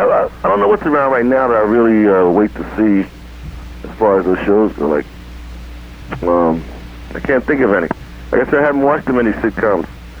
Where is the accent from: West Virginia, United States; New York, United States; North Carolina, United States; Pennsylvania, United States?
Pennsylvania, United States; Philadelphia; Because I knew a girl, when I grew up in Philly, I knew a girl named Louise